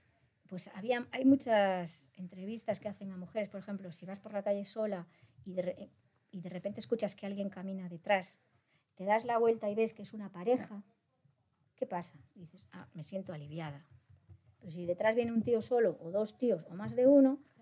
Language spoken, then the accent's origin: Spanish; Vigo, Galicia, Spain; Era una experiencia sobre mi infancia en Vigo